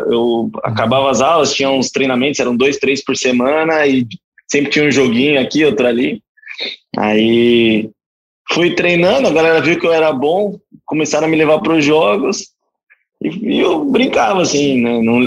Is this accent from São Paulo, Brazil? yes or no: yes; Guarulhos, São Paulo, Brazil; eu sou de São Paulo. Muita gente acha que eu sou gaúcho. Todo mundo, na verdade, acha que eu sou gaúcho por ter jogado internacional. Mas eu sou de Guarulhos.